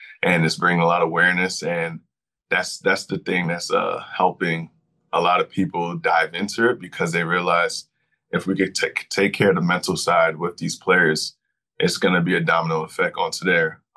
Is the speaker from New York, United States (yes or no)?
yes; Brooklyn, New York, United States; Grew up, born and raised in Brooklyn, New York.